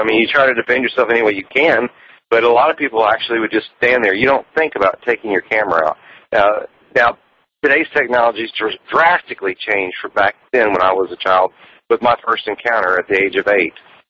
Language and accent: English; Texas, United States; I grew up in Texas. I thought I knew a lot about bulls, etc.